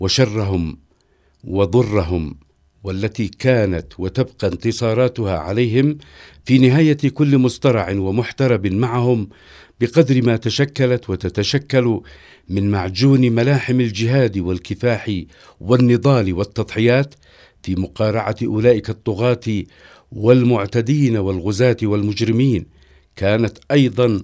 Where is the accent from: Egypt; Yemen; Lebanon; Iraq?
Yemen; ونحن كيمنيين لا نخرج على أبجديات ومطروحات هذا المنطق البديهي المنظور